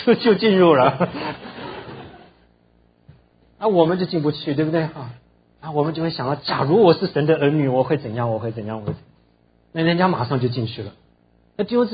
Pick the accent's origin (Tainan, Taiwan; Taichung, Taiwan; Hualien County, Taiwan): Tainan, Taiwan; 那我们小的时候在台湾住，我住在台南